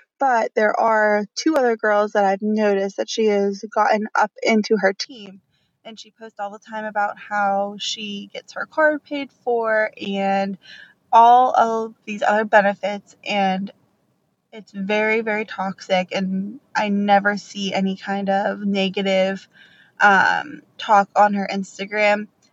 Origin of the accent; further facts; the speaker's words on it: Pittsburgh, Pennsylvania, United States; I'm from Pittsburgh, PA.